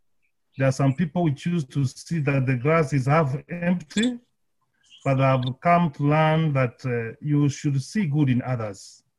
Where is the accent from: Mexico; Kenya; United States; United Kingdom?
Kenya; from Kenya.